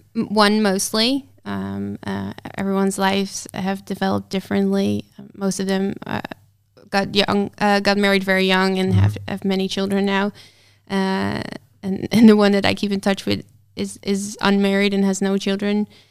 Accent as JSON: {"language": "English", "town": "Almere", "region": "Flevoland", "country": "Netherlands", "tie": "born or raised there", "second_language": "English", "said": "Because I was very focused on internships in my hometown, because then I could spend more time in the relationship. All my internships have been mostly in Almere."}